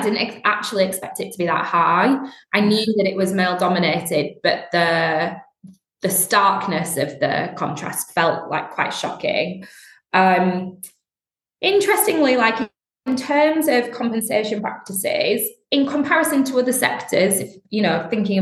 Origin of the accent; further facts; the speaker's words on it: Bradford, Yorkshire and the Humber, United Kingdom; accent: Northern; moved away; I'm clearly Northern. I grew up in Bradford, and when I first moved to London, even my accent I found was a barrier